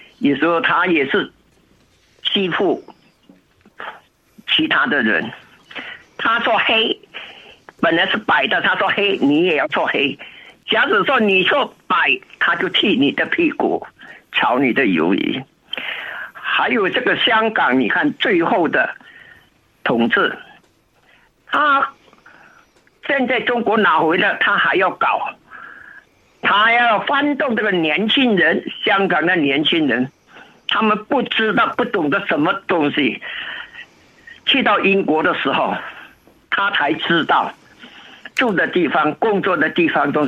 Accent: Malaysia; 因为我是马来西亚人，土生在马来西亚，因为马来西亚也是英联邦。

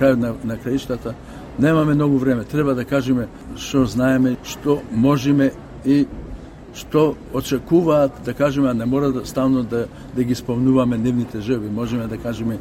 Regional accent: Bitola, Pelagonia, North Macedonia; а сепак ние сме од Битола, јас сум од Битола. То мене ми е гнездото, то мене ми е седелото.

